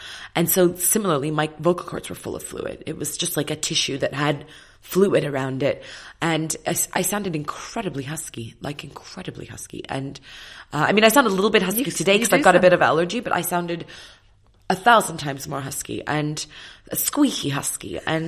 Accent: Australia; She was massive when I was growing up in Australia.

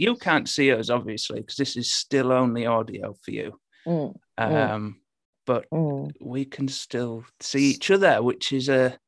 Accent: Hull, Yorkshire and the Humber, United Kingdom; accent: Hull; I've dialed it back a bit, actually. I'm from Hull originally, and the Hull accent is terrible.

